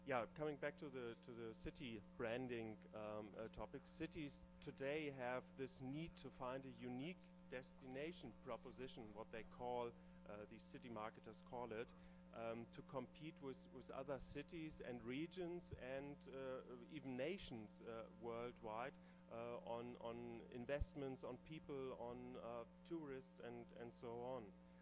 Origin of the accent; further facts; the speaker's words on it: Berlin, Germany; I come from Berlin in the land of ideas